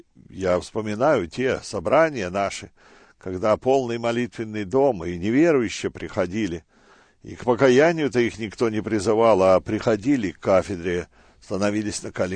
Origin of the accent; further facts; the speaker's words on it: Bryansk Oblast, Russia; born there; Родился я в России, в Брянской области. Родители были верующие, и с детства прививали мне веру в Бога.